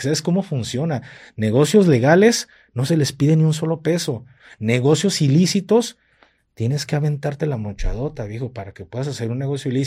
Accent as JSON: {"language": "Spanish", "town": "Guadalajara", "region": "Jalisco", "country": "Mexico", "said": "yo se los digo como tapatío y se los digo como muchas personas que vienen aquí a la oficina, que vienen aquí a Guadalajara"}